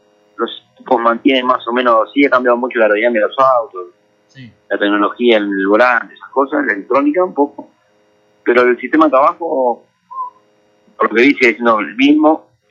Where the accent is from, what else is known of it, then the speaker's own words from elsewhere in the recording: Argentina; como argentino, como automovilista